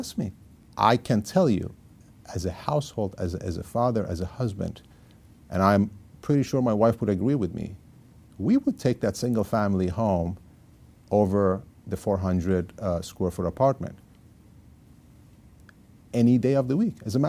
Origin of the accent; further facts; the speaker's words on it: Iran; English is a second language; moved away; also born or lived in United States / Turkey / Germany / United Arab Emirates; I'm a first-generation immigrant to this country. Now, I was lucky enough to be born in America. But I grew up in Iran. I left my motherland